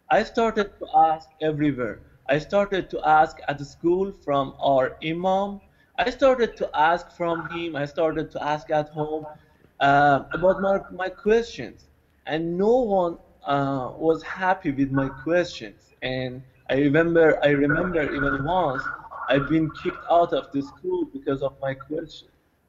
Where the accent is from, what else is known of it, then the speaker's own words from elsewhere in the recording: Iran; born there; English is a second language; I was born in Iran in a Muslim family.